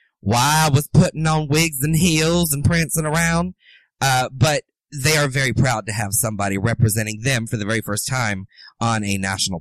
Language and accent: English; Umatilla, Florida, United States; also born or lived in Leesburg; I was born in Leesburg, uh-huh. But I was raised in Umatilla.